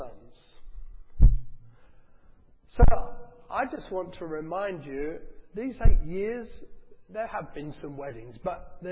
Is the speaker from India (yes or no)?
no; United Kingdom; And there's something in us as British people, I know not everyone's going to be British, which is good, I'm glad.